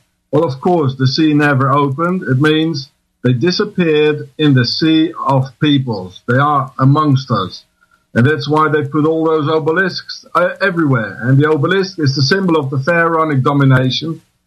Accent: South Africa; I'm 50 years old. I'm a South African. I'm a white South African and a veteran of a couple of wars in South Africa.

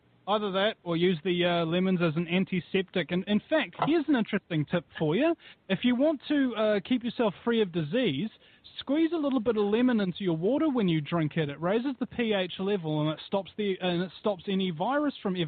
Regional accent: New Zealand; I can't describe as how annoying it is to be called an Australian when you're from New Zealand.

